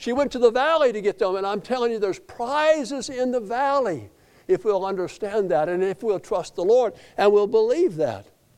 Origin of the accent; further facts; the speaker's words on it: Colorado, United States; I was raised in Colorado, most of you know that, and north of Denver, about 75 or 80 miles, and kind of just at the edge of the mountains